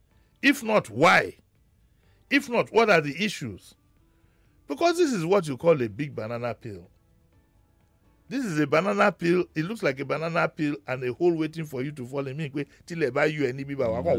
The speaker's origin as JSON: {"language": "English", "country": "Nigeria", "said": "say I'm a Nigerian, what does it mean? We enjoyed that in the 70s. You go somewhere, you say you're a Nigerian, but now."}